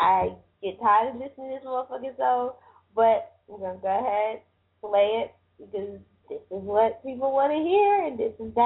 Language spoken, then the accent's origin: English; North Carolina, United States; They are a company out of North Carolina, my hometown.